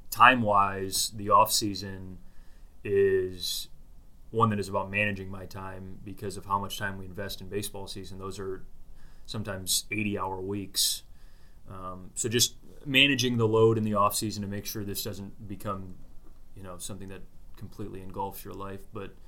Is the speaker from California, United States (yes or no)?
no; Clinton Township, Michigan, United States; I'm from Metro Detroit area, Clinton Township, St. Clair Shores area, and went to Lancers High School.